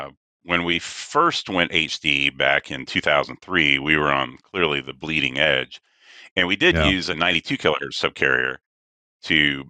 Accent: Panama City, Florida, United States; when I was growing up in Panama City, we would do broadcasts from clubs on Panama City Beach

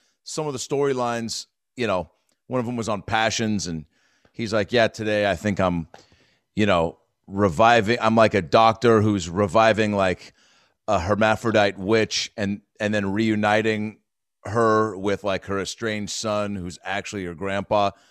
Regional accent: Seattle, Washington, United States; I'm from Seattle. The guy thought I was from New York

